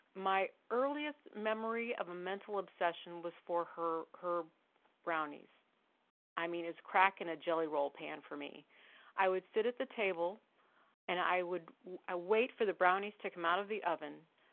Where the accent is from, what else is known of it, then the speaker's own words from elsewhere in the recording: St. Louis, Missouri, United States; I am an abstinent compulsive overeater. I'm from St. Louis, Missouri